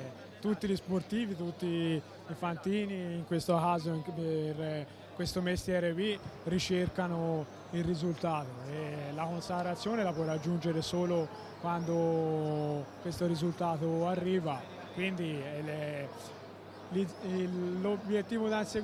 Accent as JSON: {"language": "Italian", "town": "Siena", "region": "Tuscany", "country": "Italy", "tie": "born or raised there", "said": "io crescendo a Siena è sempre stato il mio sogno"}